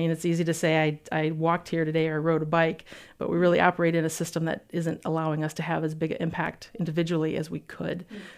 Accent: Grand Rapids, Michigan, United States; I am born and raised in Grand Rapids, yes.

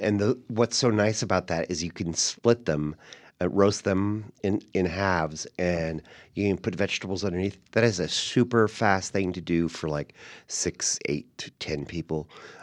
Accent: San Diego, California, United States; So then Thanksgiving, I'm from San Diego. We would do a giant platter of turkey enchiladas

